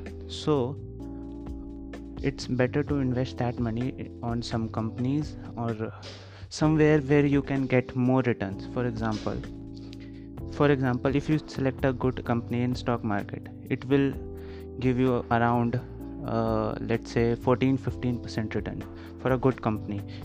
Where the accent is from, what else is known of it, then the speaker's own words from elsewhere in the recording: India; I'm from India